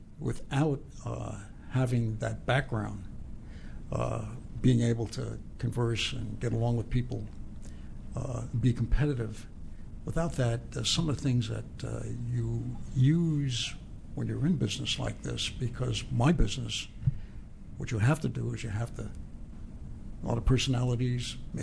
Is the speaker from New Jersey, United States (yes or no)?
yes; West New York, New Jersey, United States; We grew up, my brother and I grew up there in Hudson County, and I was more of a sports guy.